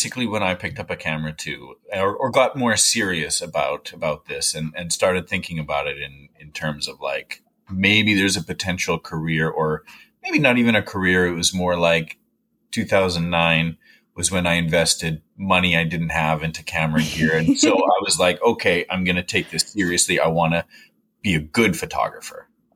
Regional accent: Regina, Saskatchewan, Canada; I'm a Canadian conservation photographer based on Vancouver Island. I grew up in Regina, Saskatchewan, which is far from the ocean

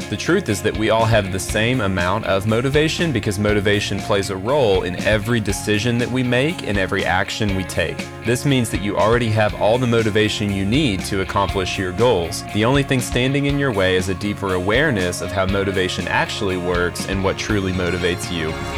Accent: Oklahoma City, Oklahoma, United States; I remember being in awe initially at the thought of my hometown having its own professional sports franchise. And here in Oklahoma City

